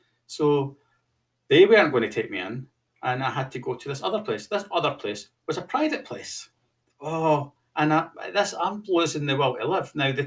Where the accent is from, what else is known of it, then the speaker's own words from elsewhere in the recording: Scotland, United Kingdom; accent: Scottish; And I think probably my Scottish accent just made them hesitant to deal with me.